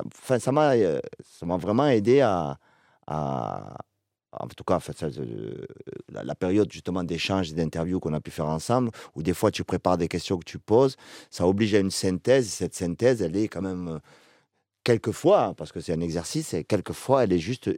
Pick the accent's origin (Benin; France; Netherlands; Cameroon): France; Toulouse, Occitanie; nous on est des enfants d'Algériens. … il s'appelle Hakim. On a grandi dans un quartier populaire à Toulouse. Ok, certes, nos parents sont algériens. Donc, quelque part, on est la première génération d'occitan dans notre lignée.